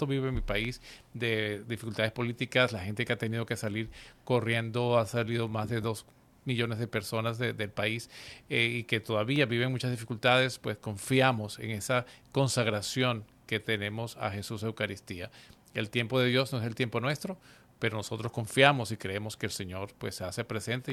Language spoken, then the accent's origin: Spanish; Venezuela; En Venezuela hace poco, pues de donde soy, se celebró otro año más